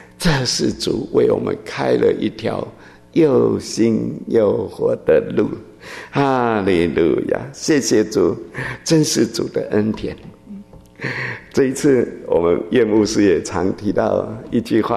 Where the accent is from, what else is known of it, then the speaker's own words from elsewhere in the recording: China; 如果我们中国人不能够彼此相爱，那别人为什么要来爱我们？